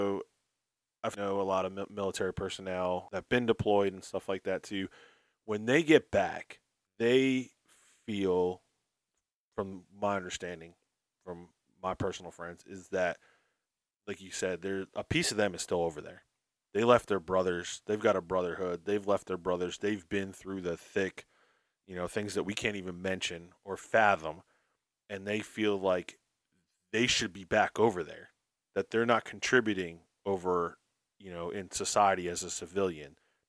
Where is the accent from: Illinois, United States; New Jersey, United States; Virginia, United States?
New Jersey, United States; Well, Doug and I are from New York and New Jersey. Doug's from New York. I'm from New Jersey.